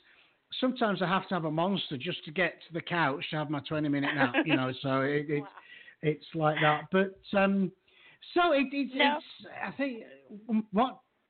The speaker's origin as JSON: {"language": "English", "region": "England", "country": "United Kingdom", "lives_now": "Houston, United States", "said": "as an Englishman, if I go out in the middle of the day in Houston in summer for a 20-minute walk, I will die."}